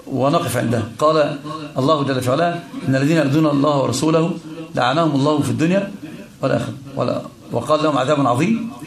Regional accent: Egypt; ده الكلام ده عندنا في مصر يقول لك كده

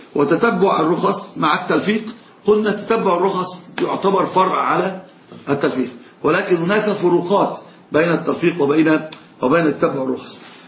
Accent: Egypt; طب شوف أنت عندنا في مصر المزين يعني حلاق لأنه يزين الرجل.

